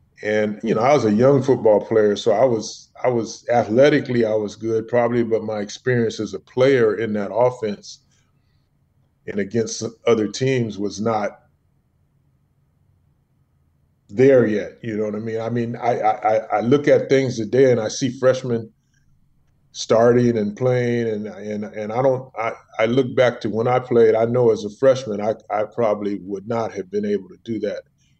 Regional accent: Santa Barbara, California, United States; I grew up in Santa Barbara, so I didn't grow up in the Deep South

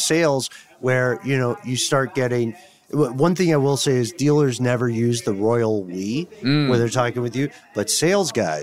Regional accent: Atlanta, Georgia, United States; Also, we're from Atlanta, you guys. We are weirdly nice to everyone.

